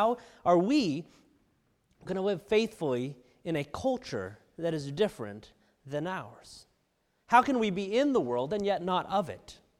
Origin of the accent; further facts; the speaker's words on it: California, United States; also born or lived in New Jersey; now in Texas, United States; I'm a Californian living in Texas.